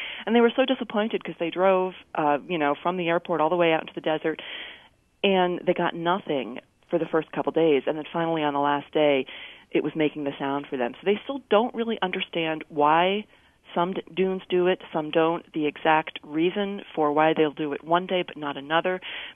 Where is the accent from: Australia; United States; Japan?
United States; New Jersey; born or raised there